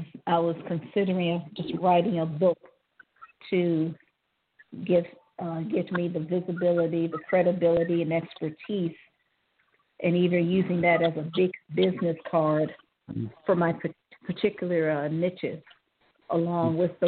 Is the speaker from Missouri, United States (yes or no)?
no; Cleveland, Ohio, United States; I'm from Cleveland, Ohio.